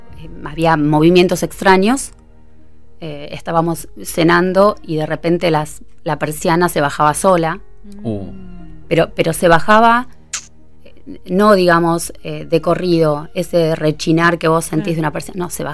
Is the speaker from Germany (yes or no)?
no; Olivos, Buenos Aires Province, Argentina; Soy de Olivos.